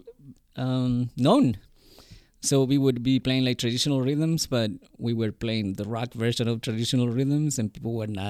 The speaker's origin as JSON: {"language": "English", "country": "Chile", "said": "we're about the same age. He's from Mexico, I'm from Chile. And so we sort of like lived in the same like cultural environment."}